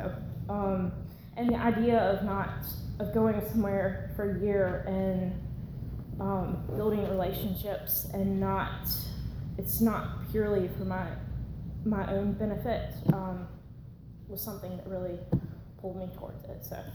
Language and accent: English; Sumter, South Carolina, United States; I'm from Sumter, South Carolina. Lived there all my life.